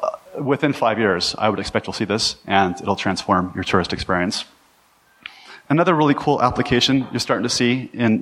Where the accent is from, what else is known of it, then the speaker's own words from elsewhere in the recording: Texas, United States; Now, I'm from Texas, and if you Montanans are anything like us, you love your cars and you love your open roads.